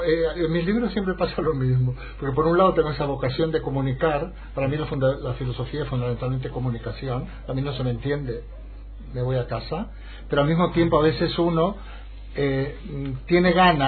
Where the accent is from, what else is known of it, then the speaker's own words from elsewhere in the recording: Mendoza, Argentina; moved away; Yo soy mendocino de pura cepa, pero llevo toda mi vida afuera.